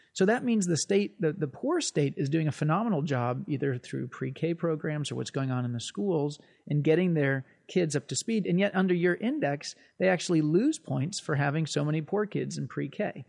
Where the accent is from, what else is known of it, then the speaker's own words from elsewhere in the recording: Missouri, United States; now in Maryland, United States; I mean, I grew up in Missouri. I live in Maryland and I work in the District of Columbia.